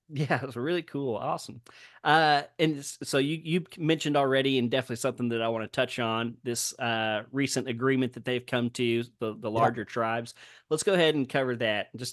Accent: Oklahoma, United States; Being in around Oklahoma, growing up in Oklahoma and stuff, you hear about the tribes, you hear about reservations and all that stuff.

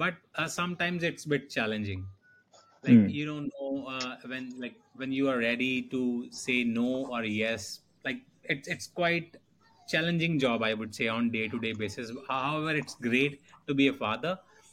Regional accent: India; English is a second language; I'm from India. And okay. Let me introduce myself.

